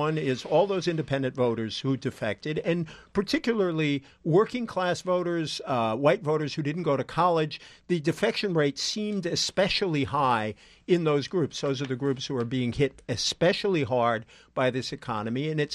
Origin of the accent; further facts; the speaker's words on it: Fall River, Massachusetts, United States; So, my hometown, Fall River, Massachusetts, voted, I believe, 74% for Barack Obama.